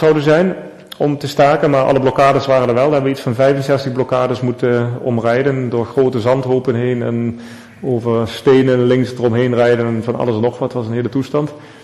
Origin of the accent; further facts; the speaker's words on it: Netherlands; also born or lived in Peru; ik ben wel Nederlander in mijn paspoort, maar ik ben ook geen Peruaan. Dus je hangt er zo'n beetje tussenin.